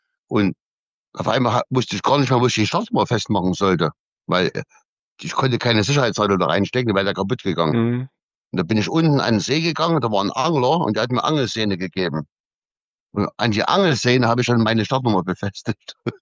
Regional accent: East Germany, Germany; Ja, aber ich wusste ja nicht als Ossi, wie ich da hinkomme mit der Straßenbahn

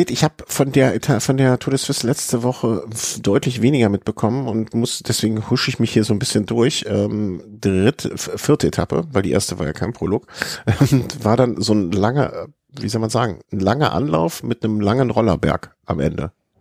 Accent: Cologne, North Rhine-Westphalia, Germany; Wir Kölner kennen das.

